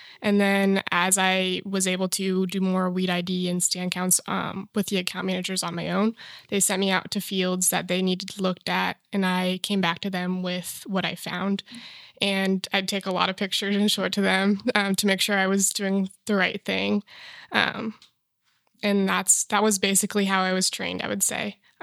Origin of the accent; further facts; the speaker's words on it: Batesville, Indiana, United States; I grew up in Batesville, Indiana. I went to Purdue.